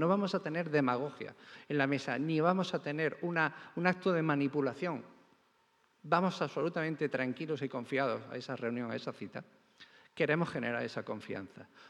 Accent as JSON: {"language": "Spanish", "town": "Almería", "region": "Andalusia", "country": "Spain", "lives_now": "Granada, Spain", "said": "Soy almeriense, aunque granadino ya de adopción, y conozco perfectamente esa situación."}